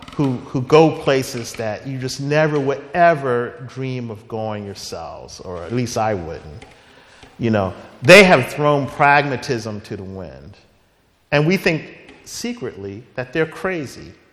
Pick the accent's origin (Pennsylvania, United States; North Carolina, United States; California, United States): Pennsylvania, United States; Philadelphia; Yeah, I'm from Philadelphia, and so when I became a Christian, and you know, in the summer when I went back to Philadelphia